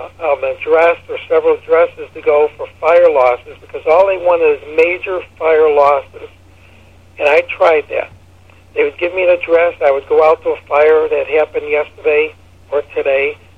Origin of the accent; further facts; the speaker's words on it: Chicago, Illinois, United States; I'm from Chicago, Illinois, and in this big city, in this wonderful state of ours